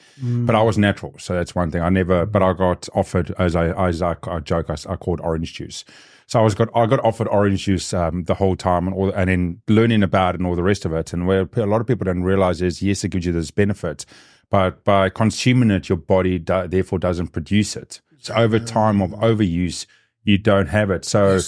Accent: South Africa; And I'm obviously South African.

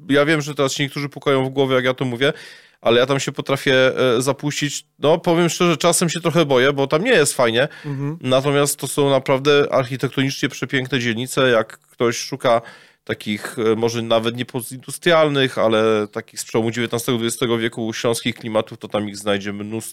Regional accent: Gliwice, Silesian Voivodeship, Poland; born there; Jestem gliwiczaninem z urodzenia, jestem zakochany w gliwickiej palmiarni

